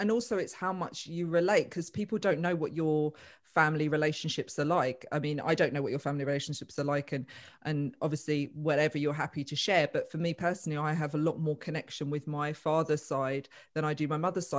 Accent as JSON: {"language": "English", "country": "United Kingdom", "said": "I feel like my English side is being dismissed, I'm like, no, I'm very British and proud. Like, don't dismiss my British side."}